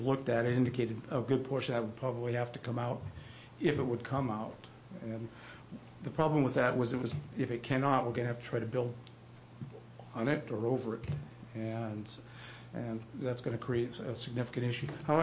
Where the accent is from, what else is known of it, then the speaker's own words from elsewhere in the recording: Sisters, Oregon, United States; And we hail from Sisters, Oregon